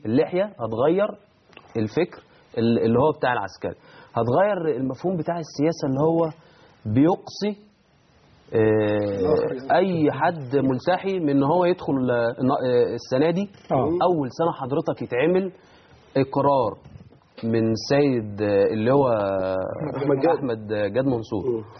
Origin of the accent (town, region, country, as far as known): Egypt